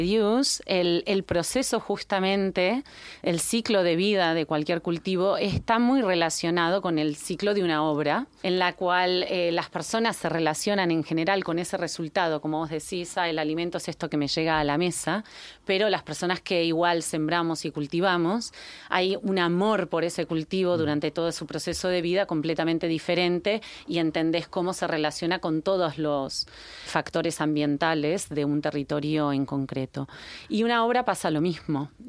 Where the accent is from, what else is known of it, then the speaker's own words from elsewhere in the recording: Buenos Aires, Argentina; now in Barcelona, Spain; soc artista visual, soc argentina, nascut a Buenos Aires i visc a Barcelona des de fa 15 anys.